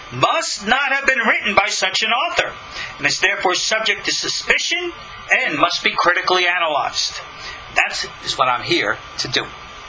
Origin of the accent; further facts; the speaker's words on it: New York, United States; I was victimized by a terrible evangelical group in my hometown on Long Island.